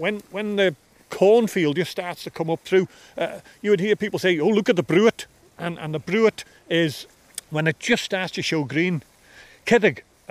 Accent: Douglas, Isle of Man; And my mum is a Scouser, but that hasn't had any influence on my accent. Our accent, particularly Douglas, is there's a lot of Scouse influence. You see, we're in between Northern Ireland and Liverpool

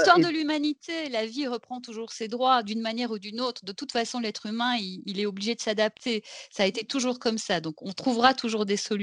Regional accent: Belgium; je ne sais pas si c'est parce que je viens de Belgique, mais vivre sans humour, pour moi, ce n'est pas possible

